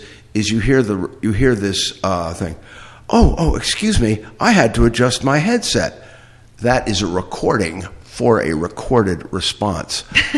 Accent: Philippines; now in Cranberry, United States; I mean, I'm here in Cranberry, New Jersey, we're about in the center of the state here. Where am I calling? Well, I am from the Philippines.

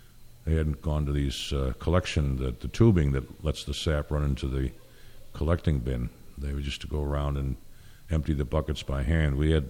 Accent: New York, United States; because I'm from New York State anyway, it's a given.

